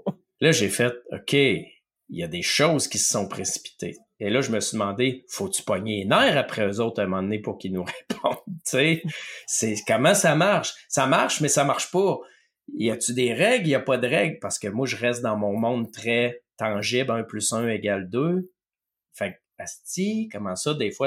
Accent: Loretteville, Quebec, Canada; Ah, Loretteville, parce que moi, j'ai grandi à Loretteville.

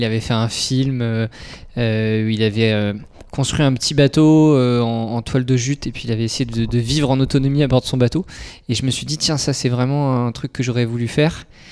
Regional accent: Concarneau, Brittany, France; Alors moi j'ai grandi à Concarneau, à côté de Concarneau, au bord de la mer.

